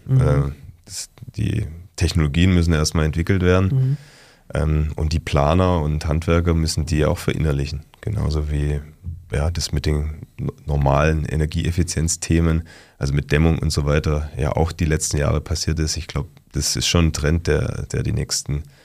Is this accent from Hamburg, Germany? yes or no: no; Nürtingen, Baden-Württemberg, Germany; Ich komme aus Nürtingen, in der Nähe von Stuttgart.